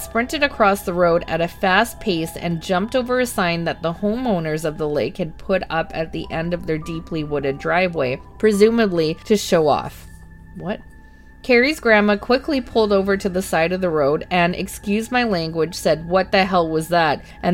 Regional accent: Pennsylvania, United States; I grew up in Pennsylvania, specifically in the central Pennsylvania Appalachian region. You can probably figure out where I was, as it's the most wooded area in the middle of PA.

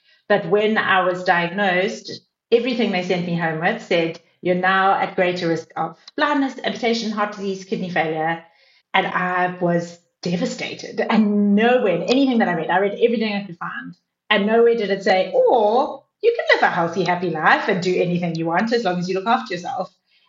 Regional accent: South Africa; Growing up in South Africa is very different.

